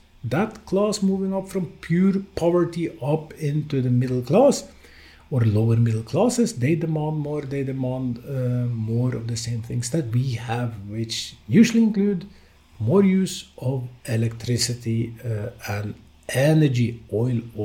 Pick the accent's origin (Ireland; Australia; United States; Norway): Norway; Oslo; in a small country like Norway, which I was born in Oslo, Norway, and been living most of my life in Norway.